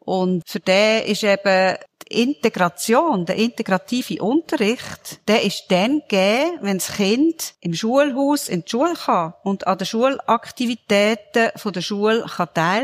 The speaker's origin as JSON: {"language": "German", "country": "Switzerland", "said": "bei uns in der Schweiz"}